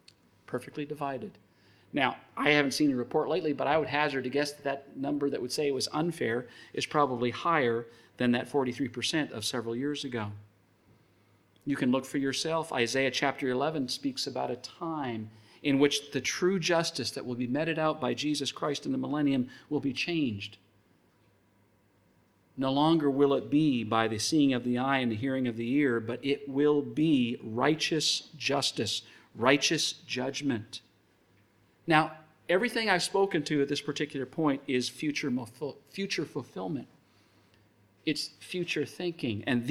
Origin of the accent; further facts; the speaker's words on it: Alberta, Canada; For years growing up in Alberta, seeing those huge grain combines that would go through those 1,000-acre fields